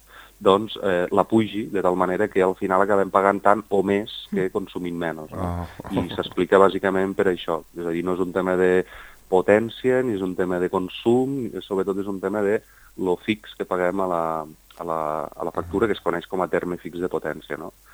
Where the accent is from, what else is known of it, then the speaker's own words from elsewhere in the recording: Vandellòs, Catalonia, Spain; Jo soc de Vandellòs